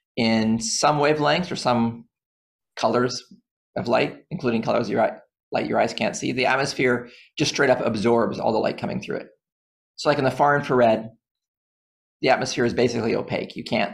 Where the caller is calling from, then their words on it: Toronto, Ontario, Canada; I'm from the University of Toronto, so I'm calling from University of Toronto.